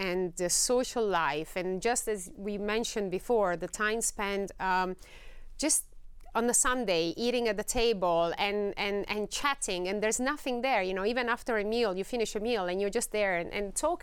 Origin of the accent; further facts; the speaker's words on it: Bari, Apulia, Italy; English is a second language; now in United States; I was born and raised in Bari, and I came here in 1998 in the United States.